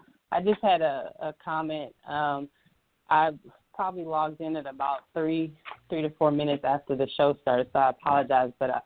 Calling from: Detroit, Michigan, United States; I'm calling from Detroit.

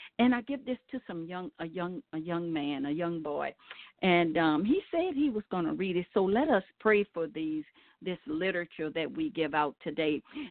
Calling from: Baton Rouge, Louisiana, United States; I'm calling from Baton Rouge, Louisiana.

